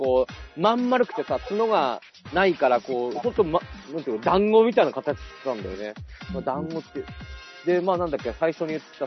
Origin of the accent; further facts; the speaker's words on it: Fukushima, Japan; 僕もね、地元福島ですけど言ってましたよ。